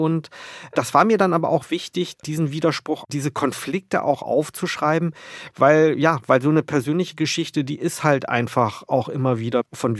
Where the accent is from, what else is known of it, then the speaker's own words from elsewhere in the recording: Wolfsburg, Lower Saxony, Germany; Zugleich bin ich natürlich in Wolfsburg aufgewachsen, eine Stadt, die von VW lebt